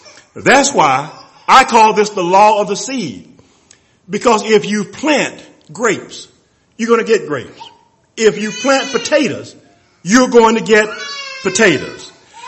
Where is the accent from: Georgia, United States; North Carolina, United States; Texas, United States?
Georgia, United States; Columbus; I grew up in Columbus, Georgia, and Georgia is known as the peach state. And we have peach trees everywhere, all over our property and so forth.